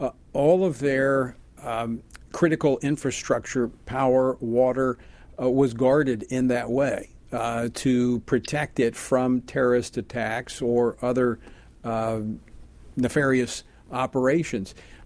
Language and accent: English; Louisiana, United States; my home state of Louisiana.